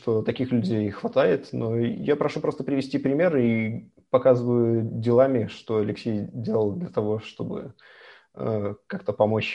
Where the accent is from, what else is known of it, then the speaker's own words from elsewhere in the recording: Minsk, Belarus; Я поехал в 2012 году учиться в магистратуру в Москву. И в 2013 году, уже летом, мой одногруппник, тоже из Минска, предложил мне поработать несколько недель